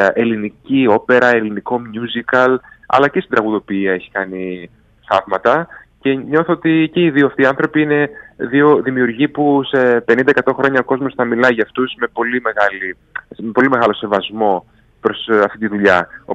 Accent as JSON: {"language": "Greek", "town": "Kalamaria", "region": "Central Macedonia", "country": "Greece", "said": "Με τον Γιώργο Καζαντζή είμαστε συντοπίτες όλες από την Καλαμαριά, με ξέρει από μικρό παιδί."}